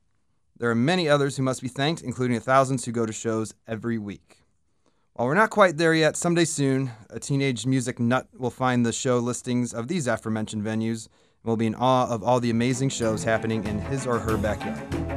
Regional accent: St. Louis, Missouri, United States; As a lad growing up in St. Louis, I would pore over the concert listings in the local Art Weekly newspaper.

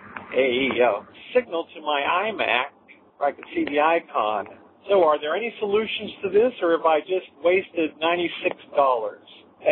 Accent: Los Angeles, California, United States; I'm originally from Los Angeles.

